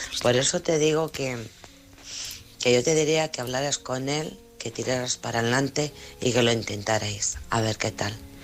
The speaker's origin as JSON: {"language": "Spanish", "town": "Alcorcón", "region": "Community of Madrid", "country": "Spain", "said": "de Alcorcón."}